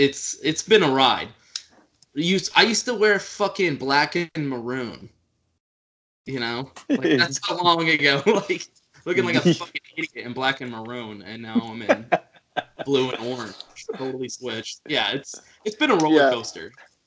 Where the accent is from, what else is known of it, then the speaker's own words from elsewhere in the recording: Raleigh, North Carolina, United States; born there; Well, because I was born in North Carolina. I got a lot of family. I was born in Raleigh. Got a lot of family there.